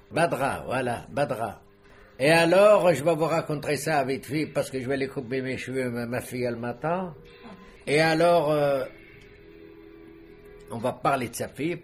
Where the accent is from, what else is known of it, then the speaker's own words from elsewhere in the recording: Khenchela, Khenchela Province, Algeria; French is a second language; Moi, j'ai une ville, pas Constantine, 100 km de Constantine. C'est une ville que vous ne connaissez pas, elle s'appelle Kinshla.